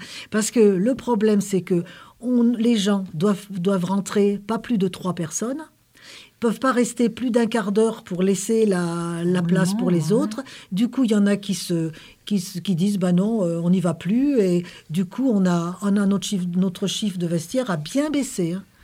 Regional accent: Paris, Île-de-France, France; Moi, je suis une fille d'ouvrier, je suis parisienne

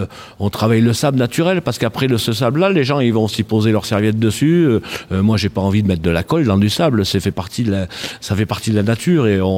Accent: Tournon-sur-Rhône, Auvergne-Rhône-Alpes, France; moi je suis de Tournon en Ardèche, donc voilà, j'ai habité Clioux-Cla dans les années 80, enfin bon, je suis un peu du coin quand même, mais j'en suis parti pendant très longtemps, et ça fait que 3 ans que je suis revenu ici.

